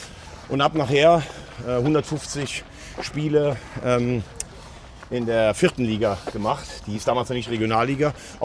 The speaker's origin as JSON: {"language": "German", "region": "Rhineland-Palatinate", "country": "Germany", "tie": "born or raised there", "said": "Ich bin bei der Sportvereinigung oder bei der Spielvereinigung Andernach gespielt, damals in meiner Heimat. Ich komme aus der Nähe vom Laacher See."}